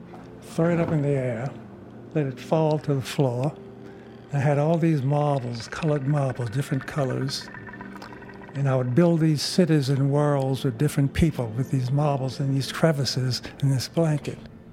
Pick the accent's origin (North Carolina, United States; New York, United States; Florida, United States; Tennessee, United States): Florida, United States; Jacksonville; also born or lived in Miami; Originally, I'm from Florida. Born in Jacksonville, reared in both Jacksonville and in Miami. Primarily in the Everglades section, a part outside of Miami.